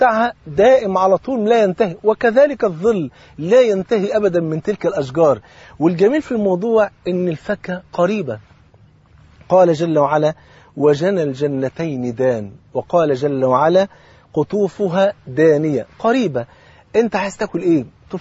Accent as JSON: {"language": "Arabic", "country": "Egypt", "said": "وطبعا أنت عارفين الفول عندنا في مصر فرض عين"}